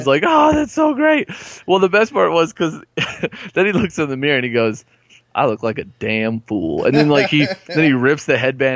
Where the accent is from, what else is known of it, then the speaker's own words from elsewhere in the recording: Detroit, Michigan, United States; But yeah, I just, and growing up in Detroit, you know, the setting was almost similar.